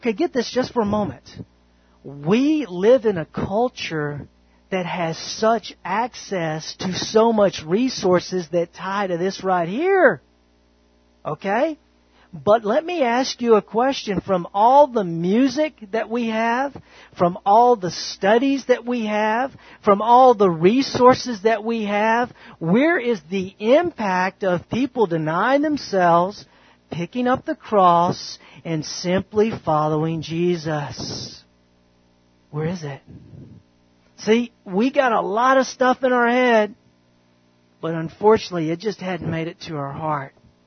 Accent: United States; born there; And don't get me wrong, praise God, I was born in America.

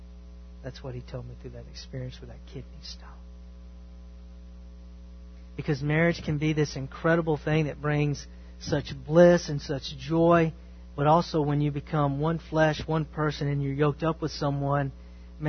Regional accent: Mount Vernon, United States; because I'm originally from Mount Vernon, right?

